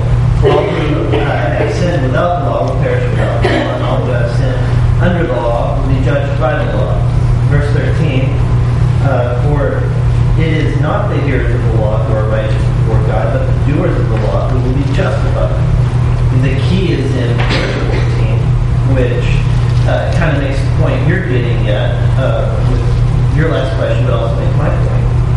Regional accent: Texas, United States; I live in Texas. I was born and raised in Texas. I don't see me living anywhere else, because Texas is a great place.

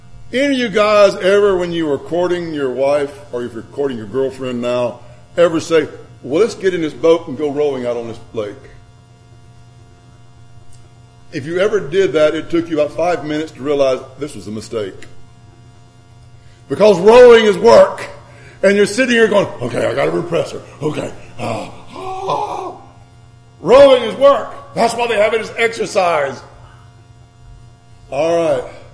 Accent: Grenada, Mississippi, United States; Where I grew up in Grenada, there was Grenada Lake.

